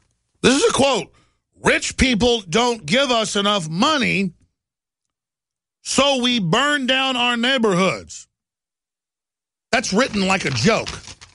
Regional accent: Texas, United States; I am very thankful that I was born in America and that I'm a Texan.

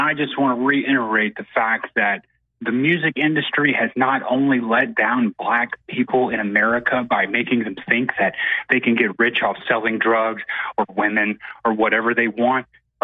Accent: Mississippi, United States; Oh, I'm being from Mississippi. I did not know.

